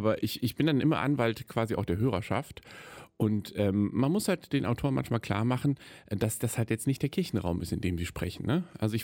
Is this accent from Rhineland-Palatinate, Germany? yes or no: no; Kempen, North Rhine-Westphalia, Germany; Ich komme von Kempen, aus Kempen am Niederrhein